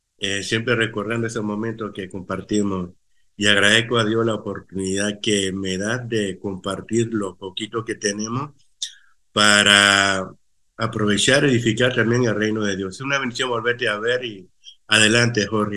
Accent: Panama; now in Maryland, United States; soy panameño, mi esposa es guatemalteca.

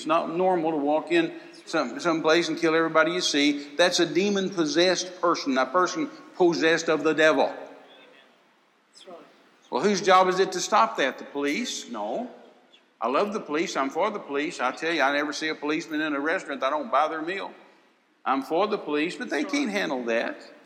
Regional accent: Texas, United States; And hey, I'm a Texan. I love guns. I got lots of guns.

